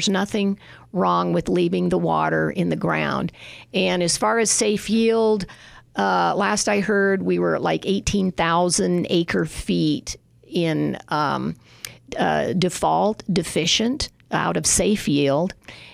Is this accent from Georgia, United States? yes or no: no; Arizona, United States; I've lived in Arizona since 1965. I grew up in Arizona.